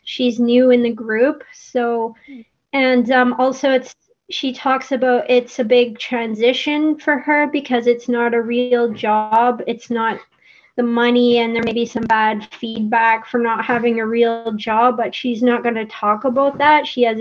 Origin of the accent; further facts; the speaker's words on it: Kamloops, British Columbia, Canada; I'm from Kamloops, BC.